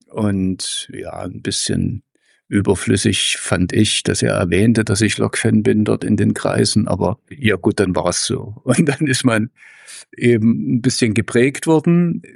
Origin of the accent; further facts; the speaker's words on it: Leipzig, Saxony, Germany; Ja, und in Leipzig war ich, eigentlich bin ich groß geworden im Epizentrum